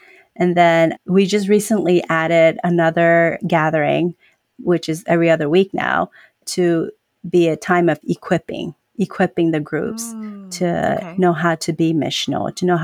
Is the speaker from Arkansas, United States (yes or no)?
no; Kentucky, United States; born there; So from there, they ended up here in America, and I was born in Kentucky, of all places.